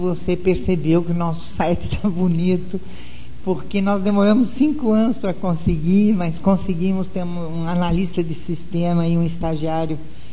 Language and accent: Portuguese; São Carlos, São Paulo, Brazil; Eu sou São Carlense, eu nasci em Água Vermelha. Eu sou de Água Vermelha